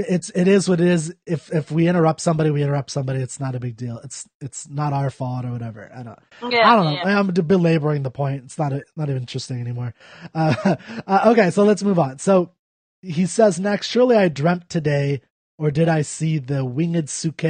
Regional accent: United States; Like, it's weird as an American.

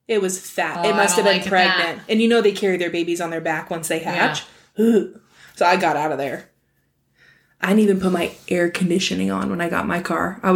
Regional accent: Phoenix, Arizona, United States; I'm from Arizona, lived in Phoenix my whole life.

